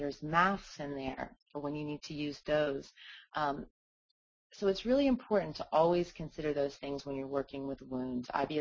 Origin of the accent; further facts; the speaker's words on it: Appalachia, United States; I mean, we're all from Appalachia. We're using all these same herbs.